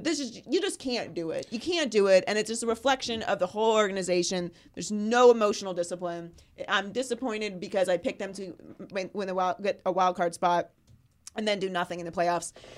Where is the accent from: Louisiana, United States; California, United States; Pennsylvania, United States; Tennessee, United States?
Pennsylvania, United States; Pittsburgh; Because, obviously, I'm from Pittsburgh.